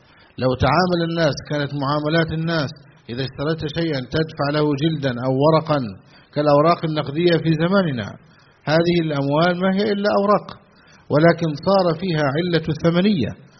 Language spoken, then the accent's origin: Arabic; Egypt; في بلادنا مصر،